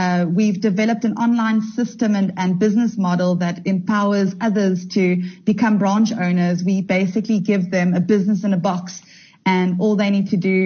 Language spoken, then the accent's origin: English; Durban, KwaZulu-Natal, South Africa; I was raised in Durban from early days. We were raised to really think out of the box.